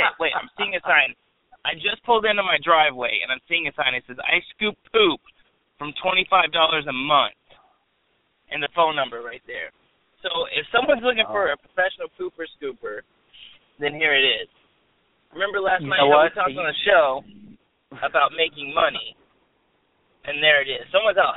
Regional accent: Oklahoma, United States; Also, growing up in Oklahoma, The Boz was a good one.

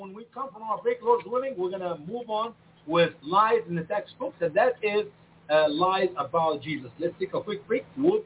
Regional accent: Egypt; I got many family members in my home country, Egypt, who waited for 10 years to get their visa.

